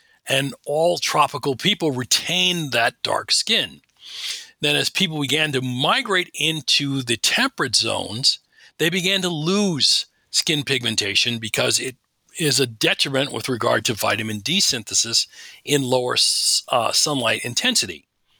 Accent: Westfield, New Jersey, United States; born there; I was born in Westfield, New Jersey.

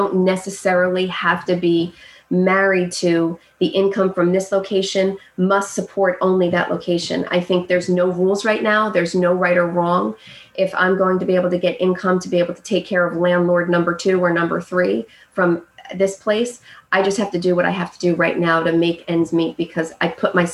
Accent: Scotch Plains, New Jersey, United States; So I grew up in Scotch Plains and then we relocated and I graduated from here.

